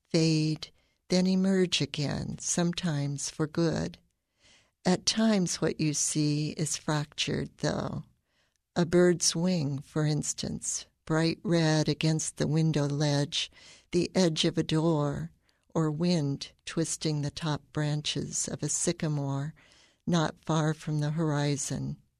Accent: Dayton, Ohio, United States; I'm a poet from Dayton.

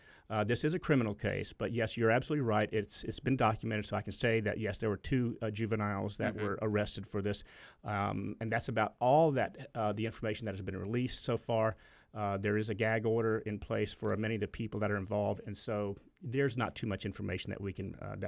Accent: the South, United States; we here in the South, I'm a Southerner.

